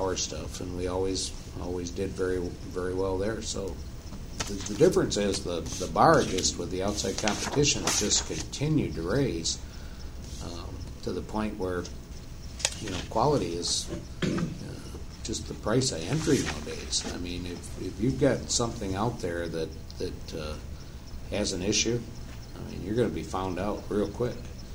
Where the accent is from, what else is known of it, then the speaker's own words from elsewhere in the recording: Lansing, Michigan, United States; to do it in my hometown. It's pretty special. And, you know, just the whole Lansing workforce makes it even more special.